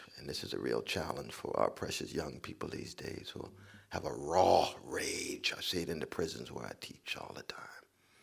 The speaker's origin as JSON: {"language": "English", "town": "Sacramento", "region": "California", "country": "United States", "tie": "born or raised there", "said": "So in growing up in Sacramento, California, when it was time for me to pledge allegiance that first day after that summer, I refused to do it."}